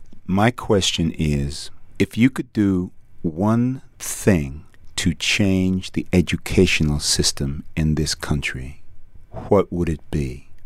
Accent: Trinidad, Trinidad & Tobago; You're from Caribbean? I'm from Trinidad.

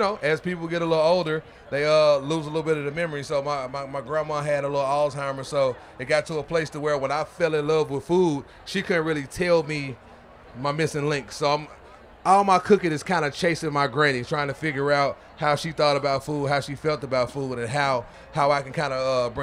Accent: Memphis, Tennessee, United States; But again, I'm from Memphis, so you know, fire is how we cook.

